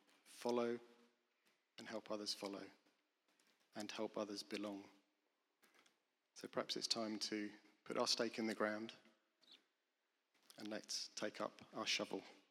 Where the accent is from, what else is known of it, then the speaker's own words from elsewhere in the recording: England, United Kingdom; And being English, I know the power of a cup of tea.